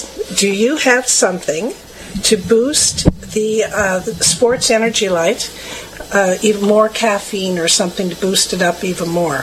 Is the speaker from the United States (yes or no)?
no; Canada; born there; those of you that know me well know that I was born in Canada a couple years ago.